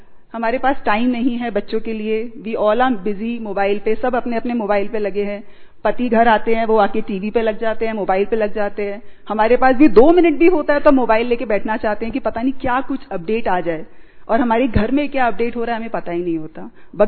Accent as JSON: {"language": "Hindi", "town": "Jaipur", "region": "Rajasthan", "country": "India", "said": "मैं जयपुर से हूँ और जयपुर पीस पैलेस में करीब अभी कुछ ही महीनों पहले मैंने यहाँ पे ज्वाइन किया है"}